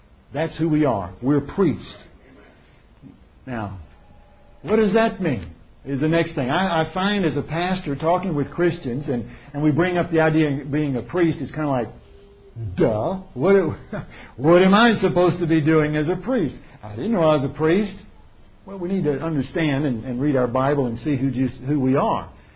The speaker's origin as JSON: {"language": "English", "town": "Rome", "region": "Georgia", "country": "United States", "said": "Now, I drove over here from Georgia. Okay, we're from Rome, Georgia."}